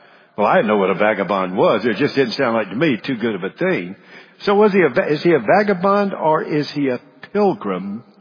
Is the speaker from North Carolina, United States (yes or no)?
yes; Charlotte, North Carolina, United States; born there; when I was born in Charlotte, I was born into a family that came out of what's called the mill towns of Augusta, Georgia.